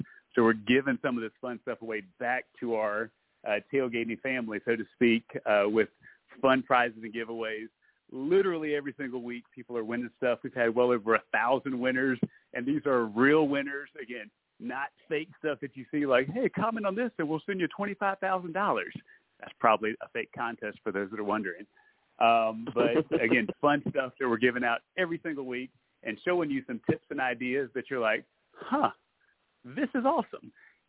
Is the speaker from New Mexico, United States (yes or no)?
no; South Carolina, United States; I know growing up in South Carolina, people are like, why?